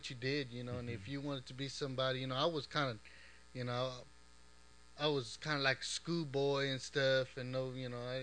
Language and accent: English; Austin, Texas, United States; Well, I'm from Austin. You know, people that know me here, they know that I'm from this neighborhood, you know, born and raised, and got a lot of history here in Austin.